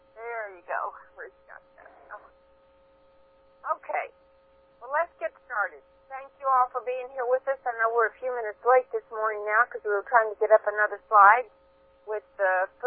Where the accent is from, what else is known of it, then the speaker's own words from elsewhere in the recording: Houston, Texas, United States; now in San Diego, United States; I grew up in Houston, Nancy.